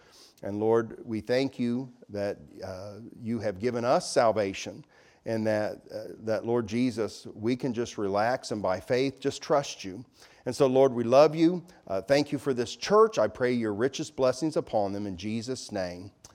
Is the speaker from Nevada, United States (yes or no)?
no; Hamilton, Ohio, United States; I'll take you to Trenton, Ohio one last time. I'm from Hamilton, so a lot of the angel stories were from down around that way.